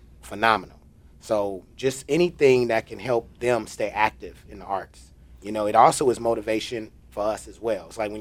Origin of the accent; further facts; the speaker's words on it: Los Angeles, California, United States; I'm coming from Los Angeles. I know I dreamed about the Southwest Arts Center growing up.